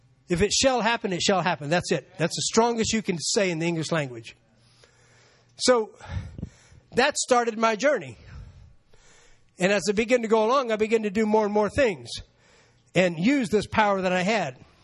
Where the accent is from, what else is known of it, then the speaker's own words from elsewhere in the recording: Florida, United States; I grew up in Florida.